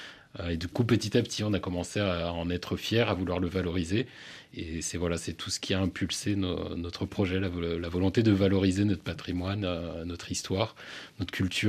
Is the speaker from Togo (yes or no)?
no; Paris, Île-de-France, France; Alors, on a grandi à Belleville, dans le 19e arrondissement.